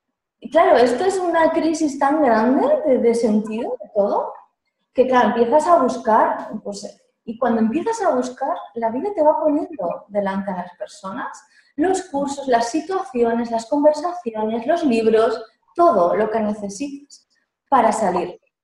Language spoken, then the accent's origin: Spanish; Valencia, Valencian Community, Spain; born there; nací en Valencia hace 40 años.